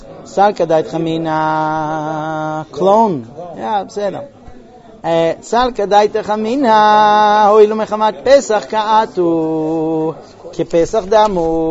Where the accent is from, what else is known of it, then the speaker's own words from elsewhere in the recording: United States; also born or lived in Jerusalem; now in Israel; אני נולדתי בירושלים קריית משה, גדלתי בארצות הברית, חזרתי לירושלים, ועכשיו אנחנו מחולקים בין כוכב יעקב לירושלים.